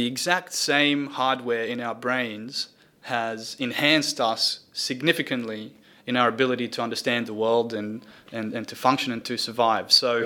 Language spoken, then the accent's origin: English; Romania; So I was born and raised in Romania, and where I come from, women have got an equal role completely when it comes to engineering and maths and technology and so on.